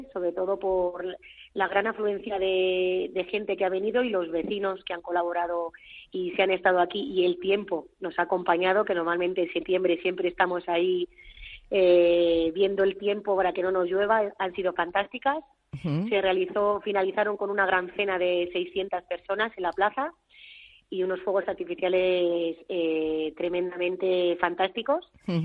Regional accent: Navacerrada, Community of Madrid, Spain; Pues sí, somos cerrudos, los de Navacerrada.

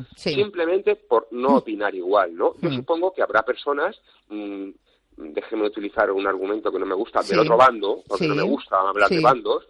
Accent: Barcelona, Catalonia, Spain; born there; yo vivo en Barcelona, soy nacido en Barcelona, y aquí en Cataluña

